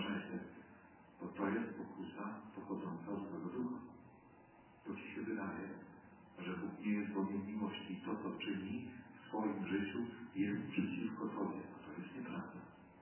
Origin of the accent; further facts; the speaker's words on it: eastern Poland, Poland; accent: eastern; Ja jestem też ze wschodu. Nawet nie tego, że znają Warszawy, że mam akcent wschodni.